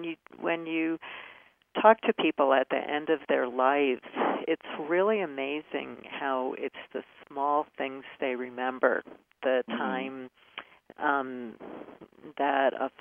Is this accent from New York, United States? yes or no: yes; Brooklyn, New York, United States; I grew up in Brooklyn, New York, and, you know, I grew up in a very traditional family